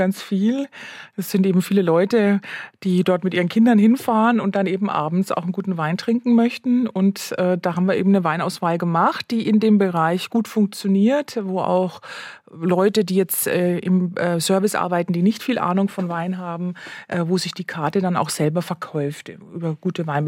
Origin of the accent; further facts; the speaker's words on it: Bavaria, Germany; Ich komme aus Bayern und in Franken ist der Silvaner ganz groß